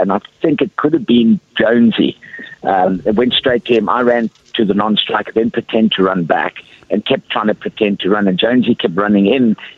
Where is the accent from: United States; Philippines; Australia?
Australia; I would never do that as an Australian